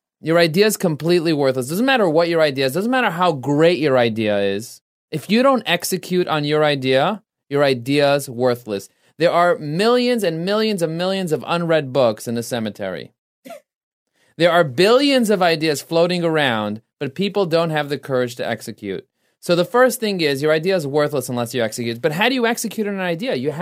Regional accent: Brooklyn, New York, United States; I'm talking to you because we're from Brooklyn.

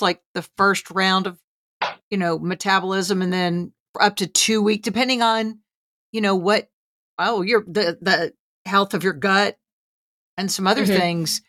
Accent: Newark, New Jersey, United States; born there; I told her I was born in Newark.

